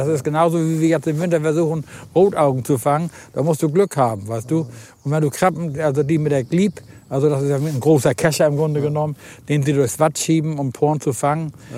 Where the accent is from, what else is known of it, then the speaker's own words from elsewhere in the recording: Husum, Schleswig-Holstein, Germany; ich bin ja in Husum groß geworden